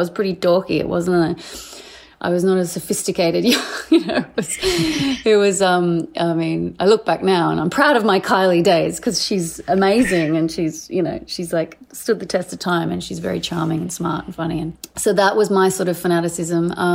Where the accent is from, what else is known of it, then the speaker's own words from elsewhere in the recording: Australia; I'm Australian after all.